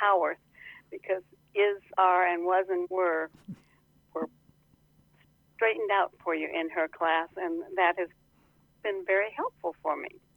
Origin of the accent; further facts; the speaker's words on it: Atlantic, Iowa, United States; Well, I grew up in Atlantic, and I've always been grateful for the start that it gave. It was a safe place, a good place